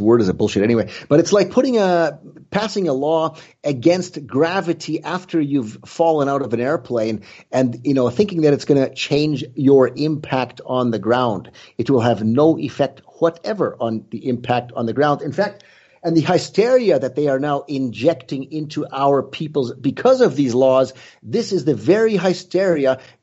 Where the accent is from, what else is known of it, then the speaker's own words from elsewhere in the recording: Canada; now in United States; what has happened to the country that I grew up in, you know, that I came from Canada originally?